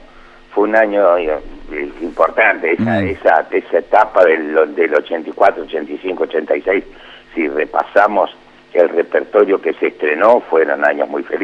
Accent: Argentina; nosotros nos reímos porque somos así, los argentinos

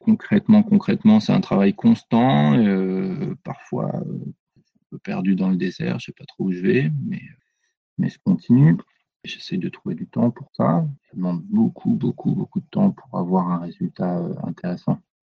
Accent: France; moved away as an adult; now in Argentina; Je suis un Français expatrié en Patagonie et ça fait tout juste 7 ans que j'habite en Argentine.

